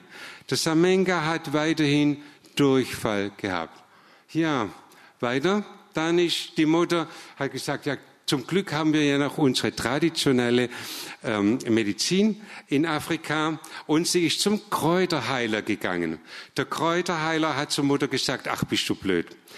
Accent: Southern Germany, Germany; Und wir als Süddeutsche sind gewohnt, uns immer wieder zu überlegen, was können wir mit immer weniger, immer Größeres leisten.

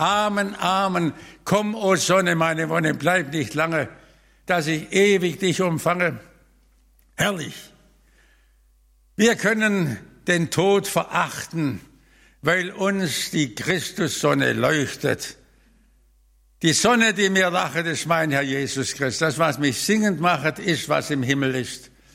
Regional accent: Stuttgart, Baden-Württemberg, Germany; Man hat zuerst bestrahlt, war bei uns in Stuttgart. Und wir haben dann über Monate das miterlebt. Ich war damals ein Junge mit 14 Jahren.

